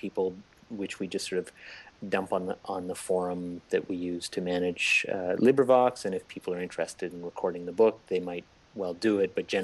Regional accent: Montreal, Quebec, Canada; I am from Montreal. Yeah, I've bounced around a little bit and lived some other places, but kept coming back here.

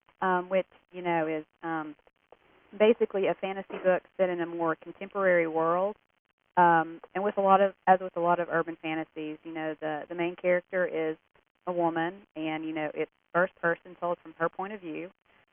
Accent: Tennessee, United States; Yeah, I'm actually from Tennessee

